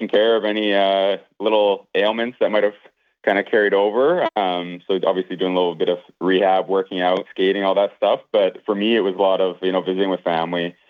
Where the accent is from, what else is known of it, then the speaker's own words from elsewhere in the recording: Saskatchewan, Canada; now in Calgary, Canada; Yeah, I'm from Saskatchewan. I live now in Calgary, Alberta, where I spend my summers. But I'm currently in Saskatchewan right now, visiting some family.